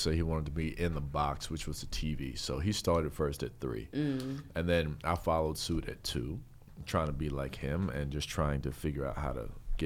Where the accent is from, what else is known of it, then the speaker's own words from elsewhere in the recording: Camp Lejeune, North Carolina, United States; born there; also born or lived in Hawaii; I was born in Camp Lejeune.